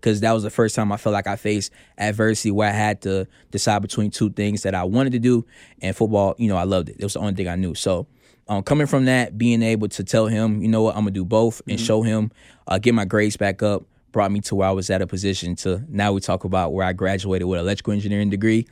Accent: Miami, Florida, United States; also born or lived in Atlanta; now in Las Vegas, United States; Born and raised in Miami, Florida, moved to Atlanta, and now I'm in Las Vegas.

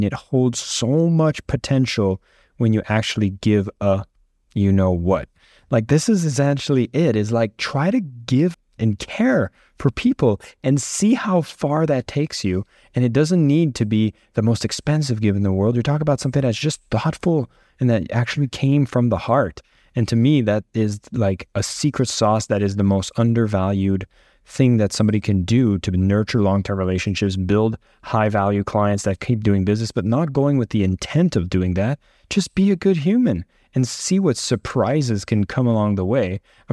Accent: Canada; obviously I'm French Canadian, so I do love cheese.

